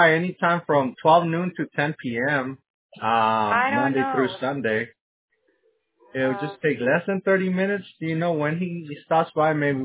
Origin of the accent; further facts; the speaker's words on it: Las Vegas, Nevada, United States; No, we're from Las Vegas.